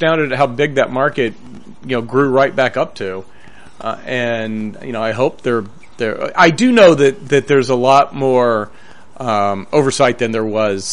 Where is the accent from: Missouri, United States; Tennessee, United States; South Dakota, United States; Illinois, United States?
Tennessee, United States; when I grew up in Tennessee, and if you left a sealed soft drink in your car, sometimes you'd come out and the little cap would have popped off of it.